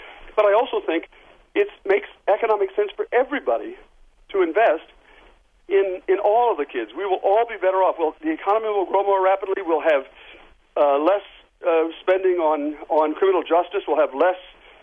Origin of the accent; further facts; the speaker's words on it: Port Clinton, Ohio, United States; as when I was growing up in Port Clinton